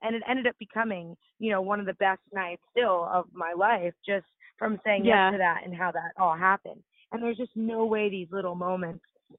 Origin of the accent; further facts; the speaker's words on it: Florida, United States; Both my parents are from New York and they moved here, in their early teens, my dad moved actually when he was 18.